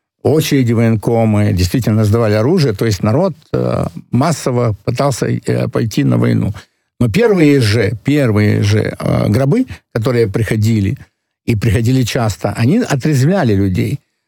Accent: Zakarpattia Oblast, Ukraine; Да, я родом из Закарпатья

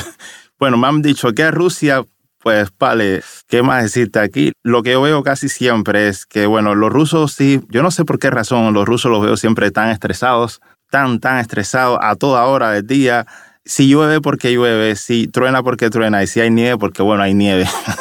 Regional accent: Cuba; pero yo soy cubano, pero estoy estresado

